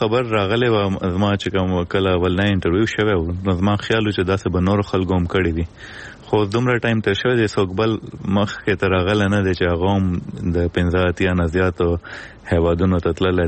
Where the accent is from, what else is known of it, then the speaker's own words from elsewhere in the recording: Pakistan; زه پښتون یم له پاکستان نه یم